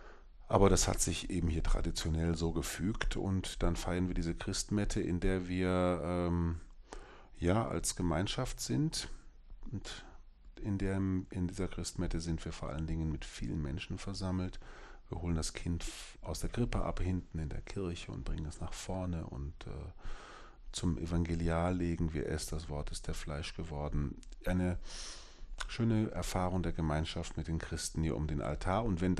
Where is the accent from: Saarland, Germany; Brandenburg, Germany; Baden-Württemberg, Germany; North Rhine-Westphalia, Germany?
North Rhine-Westphalia, Germany; now in Limburg, Germany; Ich zum Beispiel als Westfale, selbst im Limburg, da gibt es dann so schöne Weihnachtslieder nicht